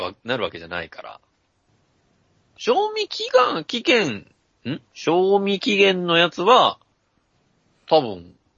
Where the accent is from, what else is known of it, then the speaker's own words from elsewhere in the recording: Yokkaichi, Mie, Japan; 結構離れてるけど、うちの実家でも、音楽聞こえてたよねって、この前帰った時、兄貴に確認したら、いや、聞こえるよって言ってたから、やっぱ聞こえてたんですよ。四日市市民だったらわかるはず